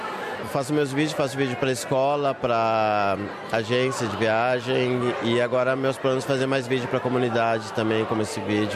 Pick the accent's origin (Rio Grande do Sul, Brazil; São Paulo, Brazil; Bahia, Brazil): São Paulo, Brazil; Eu sou de São Paulo.